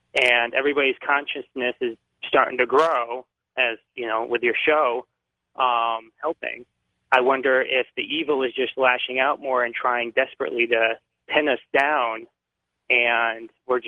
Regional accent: Buffalo, New York, United States; I'm from Buffalo, New York.

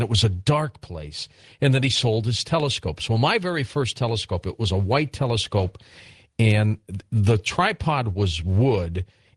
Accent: Detroit, Michigan, United States; You know, growing up in Detroit, I would go outside in the middle of the night

